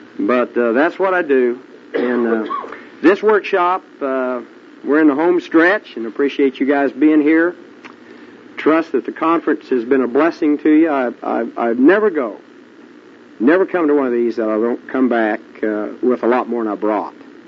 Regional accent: Yukon, Oklahoma, United States; I'm from Yukon, Oklahoma. It's a little suburb right west of Oklahoma City.

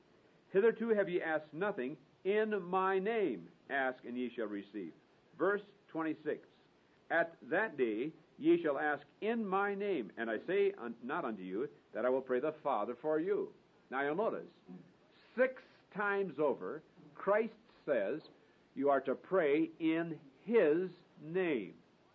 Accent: Hinckley, Minnesota, United States; I don't come to God because I'm from Hinckley, Minnesota.

